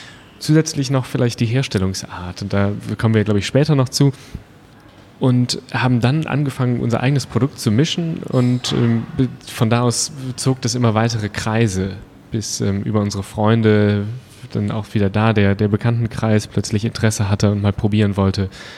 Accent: Krefeld, North Rhine-Westphalia, Germany; Wir zu dritt, also Christopher und Sebastian aus Düsseldorf oder dem Umkreis und ich aus Krefeld. Das heißt, wir sind sehr zu Hause da in der Gegend und im Dialekt hin und wieder.

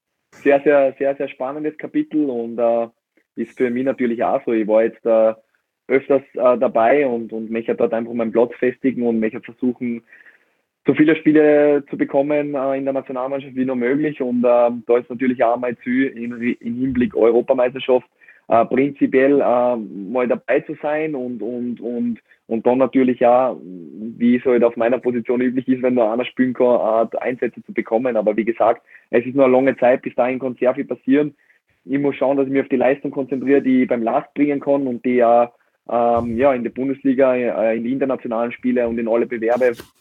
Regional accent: Salzburg, Austria

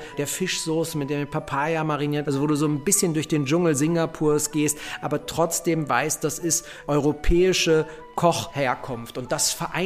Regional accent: Berlin, Germany; Ich als Wessi habe halt da immer so ein bisschen neidisch hingeguckt von unserem Funkturm aus

